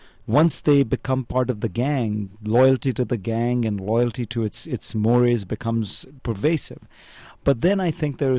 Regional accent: Mumbai, Maharashtra, India; I grew up in Mumbai.

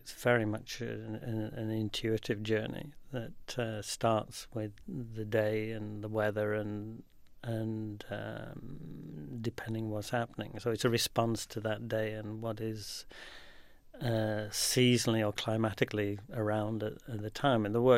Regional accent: England, United Kingdom; now in Scotland; I'm not Scottish. I'm English, and I'm an artist, and living in a small Scottish village.

